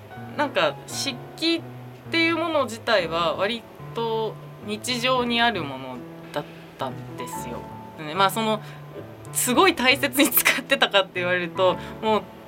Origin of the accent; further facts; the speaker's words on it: Tokyo, Japan; 東京です。